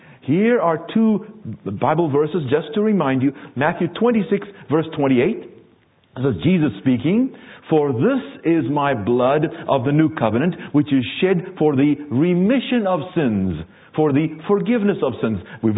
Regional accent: South Africa; As I've mentioned before, I was born and raised in the Republic of South Africa.

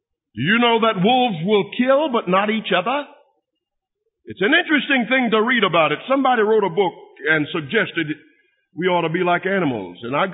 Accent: North Carolina, United States; born there; I tried to explain to her that I was born in North Carolina, but she won't let me off the hook.

